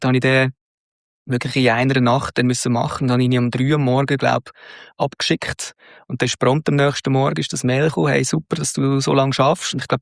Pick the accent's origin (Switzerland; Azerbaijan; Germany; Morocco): Switzerland